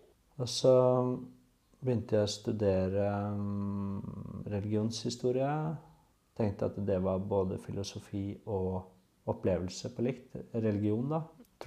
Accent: Kolbotn, Akershus, Norway; now in Oslo, Norway; jeg kommer fra Kolbotn, sør for Oslo, flyttet til byen på videregående, og så jeg bodd I byen siden da, unntatt Kabelvåg et år, og Lillehammer tre år.

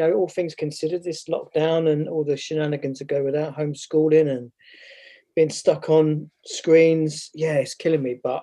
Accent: Bletchley, South East England, United Kingdom; I grew up in a place called Bletchley in Milton Keynes, in sunny Milton Keynes.

